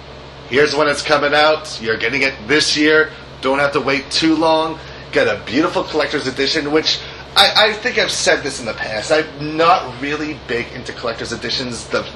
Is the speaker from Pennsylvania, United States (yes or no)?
no; Boston, Massachusetts, United States; I'm also happy, too, that the fact that it's taking place in Boston, my hometown.